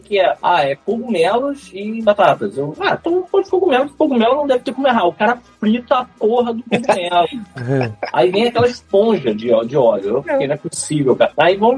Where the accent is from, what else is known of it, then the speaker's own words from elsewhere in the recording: Rio de Janeiro, Brazil; now in Petrópolis, Brazil; Tipo, eu sou do Rio de Janeiro.